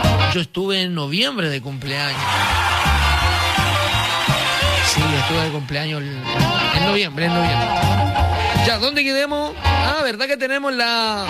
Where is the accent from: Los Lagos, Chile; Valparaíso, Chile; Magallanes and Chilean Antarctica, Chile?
Valparaíso, Chile; Viña del Mar; Somos de Viña del Mar. Playa, arena y mar. Somos de Viña del Mar.